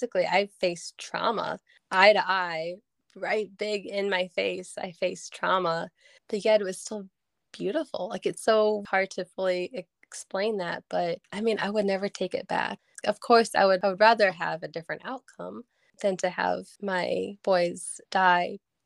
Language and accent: English; Illinois, United States; We're both born and raised in Central Illinois, lived here pretty much our whole lives, except for 3 years we lived in Georgia